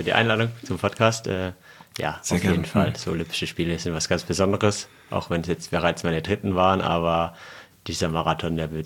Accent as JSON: {"language": "German", "town": "Überlingen", "region": "Baden-Württemberg", "country": "Germany", "lives_now": "Munich, Germany", "said": "Genau, aber ich bin kein waschechter Bayer, ich bin noch Badener."}